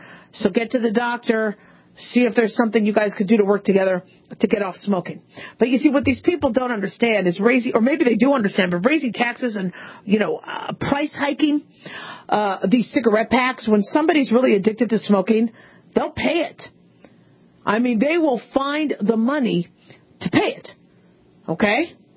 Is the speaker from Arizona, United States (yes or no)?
yes; Phoenix, Arizona, United States; now in Las Vegas, United States; when I grew up in Phoenix